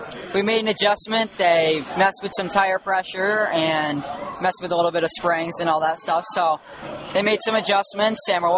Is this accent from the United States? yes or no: yes; Albany, New York, United States; I'm originally from Albany, New York, and we decided, well, my mom and I and my sister decided to move down here so that I could race